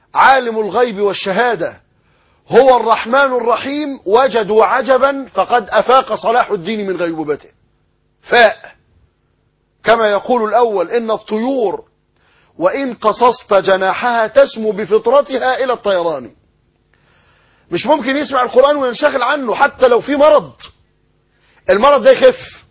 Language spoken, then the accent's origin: Arabic; Egypt